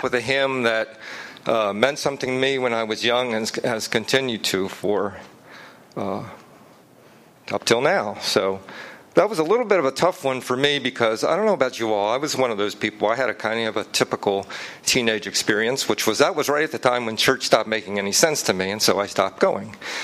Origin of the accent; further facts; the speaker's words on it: Baltimore, Maryland, United States; I was from Baltimore, so we were in the Patapsco River Valley taking a hike there.